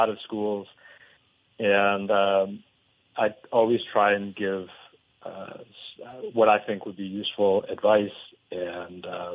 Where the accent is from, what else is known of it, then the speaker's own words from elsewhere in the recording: New Hampshire, United States; I grew up in New Hampshire, and when I was in the second grade, a children's book illustrator who lived in our town came to my school to present her book.